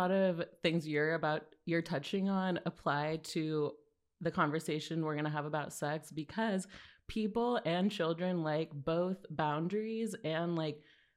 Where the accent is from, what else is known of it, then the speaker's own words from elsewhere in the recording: Los Angeles, California, United States; now in New York, United States; It's never been like this for me. I'm from California.